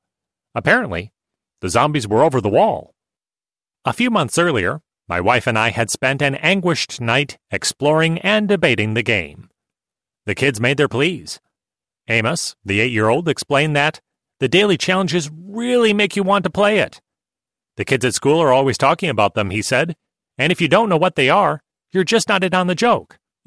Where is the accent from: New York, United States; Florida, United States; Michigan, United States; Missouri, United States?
New York, United States; Long Island; I was raised on Long Island by German immigrant parents who were unlikely hippies.